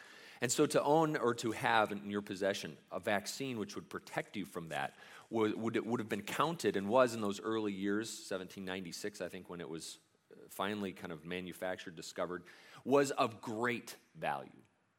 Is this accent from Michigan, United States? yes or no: yes; Sandusky, Michigan, United States; I grew up in the Thumb, a little town called Sandusky.